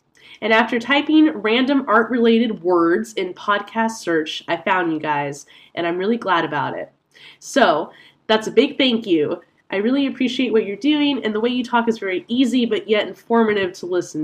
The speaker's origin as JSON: {"language": "English", "country": "Lithuania", "said": "As I said, I'm from Lithuania"}